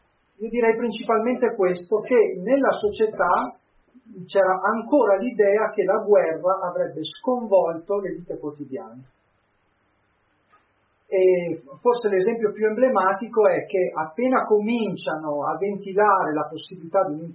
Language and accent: Italian; Trentino-Alto Adige, Italy; io vengo da Trentino